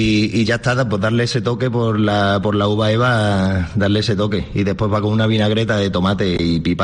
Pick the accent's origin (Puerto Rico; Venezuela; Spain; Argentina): Spain; Los Santos de Maimona, Extremadura; Agachao somos los de Los Santos de toda la vida, ¿no?